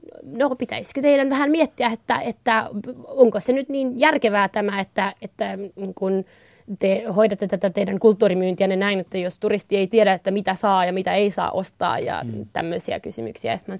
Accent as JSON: {"language": "Finnish", "town": "Inari", "region": "Lapland", "country": "Finland", "said": "ja mä oon Inarista, niin mä käytän niin kun sitä niin kutsuttua Utsjoen pukua, että se on mun suvun puku"}